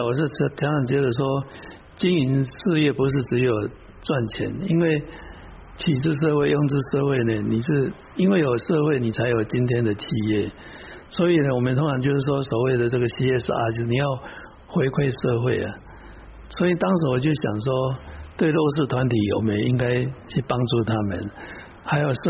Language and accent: Chinese; Taiwan; 我们台湾人喜欢吃茶叶蛋